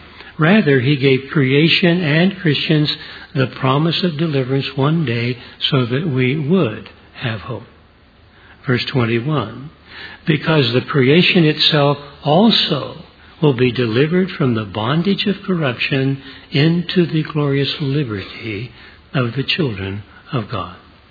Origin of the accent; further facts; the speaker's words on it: California, United States; Now, Linda and I were born and raised in California, the land of earthquakes.